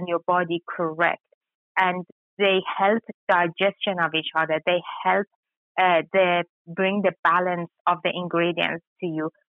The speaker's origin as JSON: {"language": "English", "country": "Iran", "said": "and I am from Iran"}